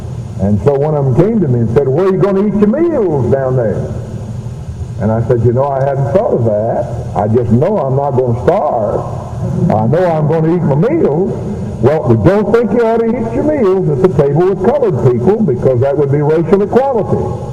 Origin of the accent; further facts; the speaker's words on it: the South, United States; I'm from the South, too, and in the South, we haven't done that very much through the years.